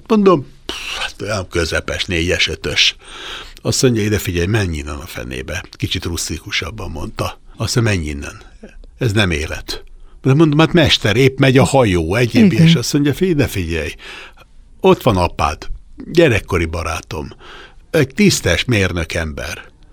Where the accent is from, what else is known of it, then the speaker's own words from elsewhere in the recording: Budapest, Hungary; born there; Én Óbudára születtem, és nem messze az Aquincumi romkert mögött található az Almási Balogh Loránd által tervezett gázgyári lakótelep, ami szerintem a világ közepe úgy, ahogy van.